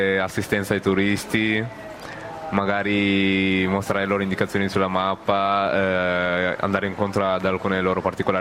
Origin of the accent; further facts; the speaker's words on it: Conegliano, Veneto, Italy; Da Conegliano, in provincia di Treviso.